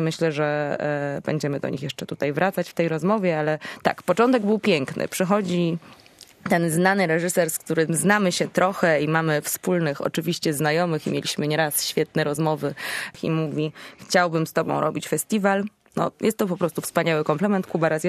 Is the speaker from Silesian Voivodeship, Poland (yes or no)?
no; Poznań, Greater Poland Voivodeship, Poland; gdzie po drodze mam Poznań, skąd pochodzę